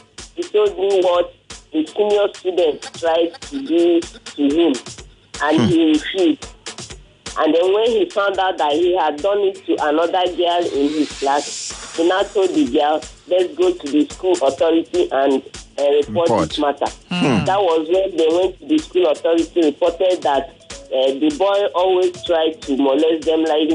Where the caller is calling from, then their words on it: Onipanu, Lagos, Nigeria; calling from Onipan.